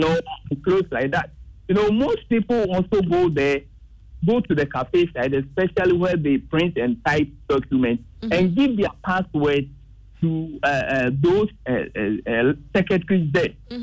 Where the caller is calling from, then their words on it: Accra, Greater Accra, Ghana; Calling you from Osu, Accra.